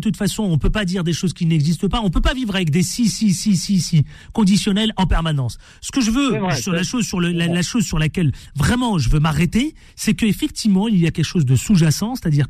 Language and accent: French; France; moi-même je suis français